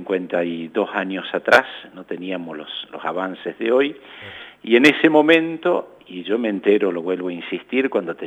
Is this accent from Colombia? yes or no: no; Freyre, Córdoba, Argentina; Al norte de la ciudad de San Francisco, allí a 35 kilómetros, y allí estuve hasta los 17 años, me formé allí en Freire, en el Colegio de las Hermanas de los Pobres de Santa Catalina de Siena, hoy Colegio Fasta